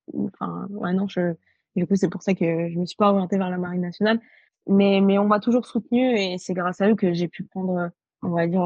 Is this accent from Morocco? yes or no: yes; Morocco; Moi, du coup, je suis née au Maroc et j'ai grandi au Maroc. Donc, j'ai passé mon bac là-bas.